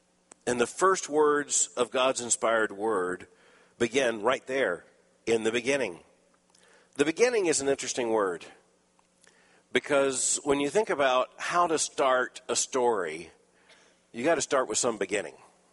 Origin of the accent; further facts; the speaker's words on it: Lakeland, Florida, United States; born there; Well, I was born in Lakeland, Florida, October the 19th, 1959.